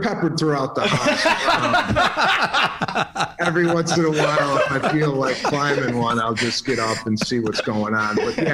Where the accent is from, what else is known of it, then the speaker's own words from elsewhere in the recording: Chicago, Illinois, United States; Yeah, I've known Pat for 10 years. We're from Chicago.